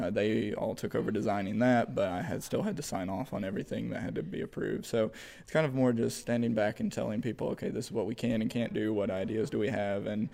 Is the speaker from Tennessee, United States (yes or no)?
yes; Lenoir City, Tennessee, United States; I'm a biochemistry major with a pre-dental focus, and I'm from Lenoir City, Tennessee.